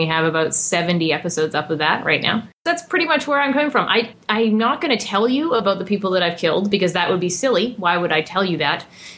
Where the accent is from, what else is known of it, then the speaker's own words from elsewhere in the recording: Vancouver, British Columbia, Canada; I am from Vancouver, Canada, for location-wise.